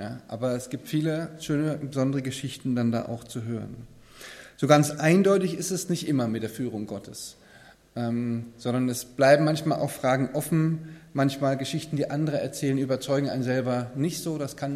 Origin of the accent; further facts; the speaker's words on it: Ewersbach, Hesse, Germany; Ich komme aus Eversbach